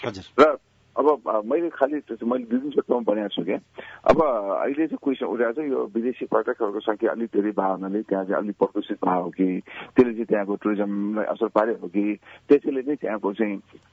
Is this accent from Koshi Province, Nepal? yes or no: yes; Khumbu, Koshi Province, Nepal; अहिले कुम्बुमा जति ठुलो जङ्गल छ तीमध्ये मेरो पनि रोप हुन्छ, हामीले रोप्यौँ